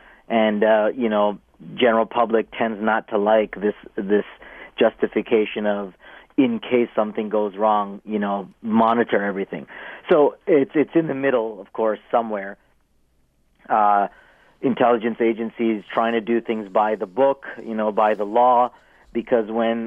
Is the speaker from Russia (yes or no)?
no; Canada; I did come back to a newfound appreciation for being Canadian and what that means.